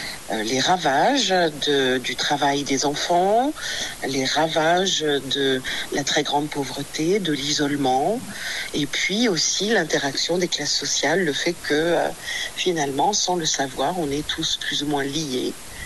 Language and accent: French; Bourgogne-Franche-Comté, France; now in Caen, France; Je suis aussi originaire du Morvan.